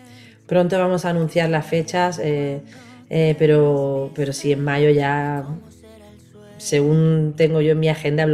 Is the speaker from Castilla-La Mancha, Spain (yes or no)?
no; Málaga, Andalusia, Spain; now in Madrid, Spain; yo voy a Málaga, yo soy de Málaga, vivo en Madrid.